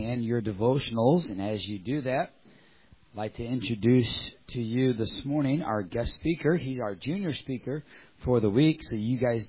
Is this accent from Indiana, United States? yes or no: yes; Michigan City, Indiana, United States; Mr. Wright grew up in my hometown of Michigan City, Indiana, and was a bus kid.